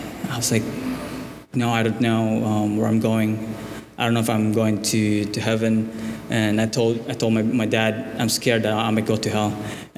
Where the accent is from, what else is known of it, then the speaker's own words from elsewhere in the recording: Philippines; So I'm from the Philippines, and I was born there.